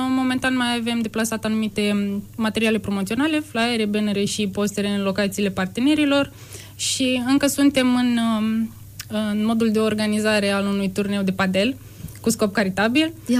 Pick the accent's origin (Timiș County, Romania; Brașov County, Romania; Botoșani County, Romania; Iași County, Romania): Botoșani County, Romania; Botoșani; Eu sunt din orașul Botoșani.